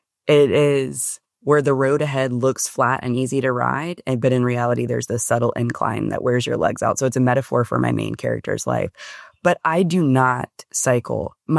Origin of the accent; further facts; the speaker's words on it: Nashville, Tennessee, United States; born there; So I was born in Nashville. So I'm considered a unicorn because so many people have come